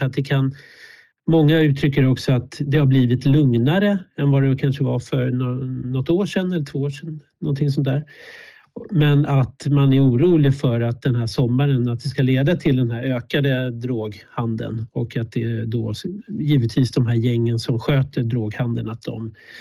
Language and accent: Swedish; Bollmora, Stockholm County, Sweden; jag är uppvuxen i Bollmora centrum och vi bodde inte på granningsringen, men vi bodde på Sikvägen, sen bodde vi i Krusboda.